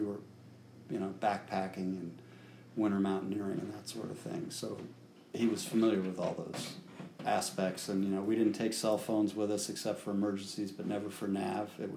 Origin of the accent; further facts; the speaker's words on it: New York City, New York, United States; growing up on East End Avenue in New York City